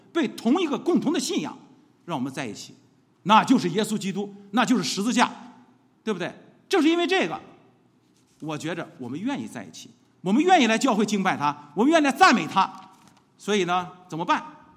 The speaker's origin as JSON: {"language": "Chinese", "region": "Shandong", "country": "China", "tie": "born there", "said": "我出生于山东，到他的邻居上学"}